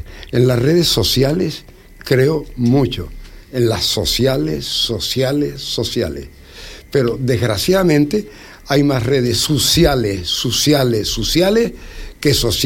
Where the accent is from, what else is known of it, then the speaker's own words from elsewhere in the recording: Canary Islands, Spain; also born or lived in Arrecife; Y vino para Fuerteventura porque había en casa una burra recién parida.